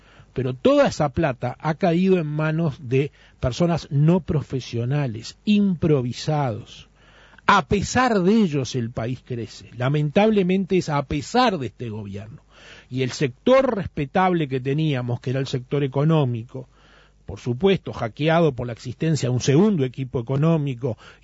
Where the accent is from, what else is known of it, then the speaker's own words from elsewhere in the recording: Uruguay; hay ciertas realidades que como uruguayo cada día nos avergüenzan más